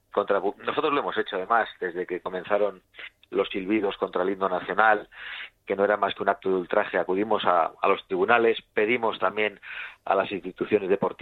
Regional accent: Basque Country, Spain; Me he parado para atenderos y estamos en estos momentos en Álava, en mi tierra.

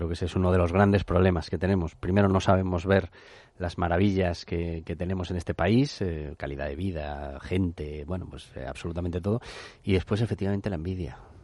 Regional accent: Spain; ¿Y cómo somos los españoles

